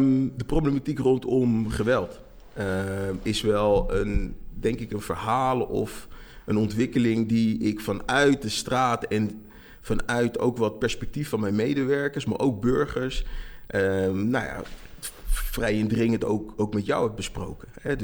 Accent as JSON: {"language": "Dutch", "town": "The Hague", "region": "South Holland", "country": "Netherlands", "tie": "born or raised there", "lives_now": "Zaanstad, Netherlands", "said": "ik kom uit Den Haag, geboren en getogen. En ik kwam hier ruim 5 jaar geleden"}